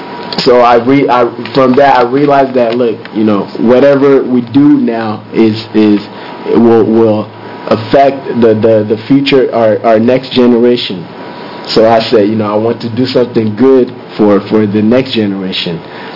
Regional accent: Togo; now in United States; I'm from Togo, West Africa. I moved to the U.S. In 2000, November 2000.

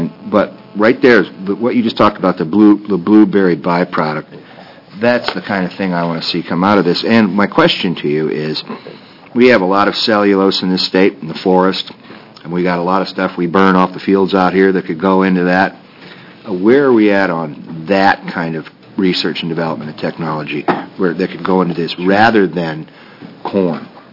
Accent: Iowa, United States; That right there, the corn, I grew up in Iowa and I have good friends that still live there.

